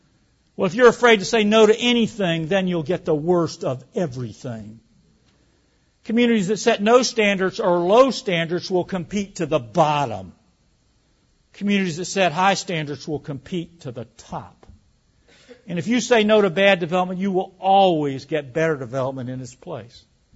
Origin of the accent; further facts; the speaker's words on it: Alabama, United States; Now, I grew up in Alabama